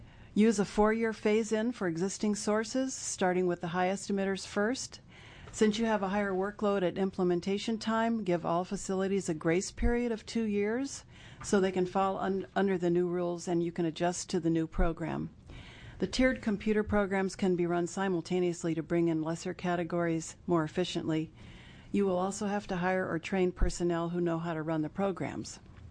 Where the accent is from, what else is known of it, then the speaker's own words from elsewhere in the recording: Corvallis, Oregon, United States; from Corvallis